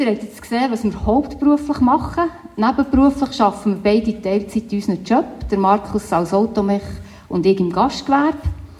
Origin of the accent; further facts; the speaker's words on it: Freimettigen, Bern, Switzerland; Ich bin in Freimettigen aufgewachsen.